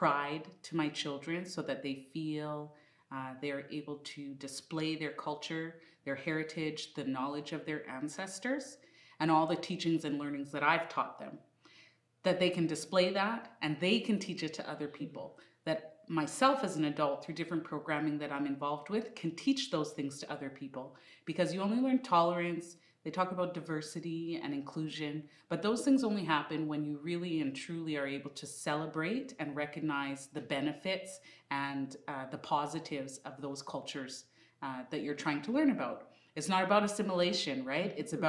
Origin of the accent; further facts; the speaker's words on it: Canada; born there; especially being a Canadian born, I've always had my feet kind of in two different cultures, but always on the same ground, and that always has been on Canadian ground.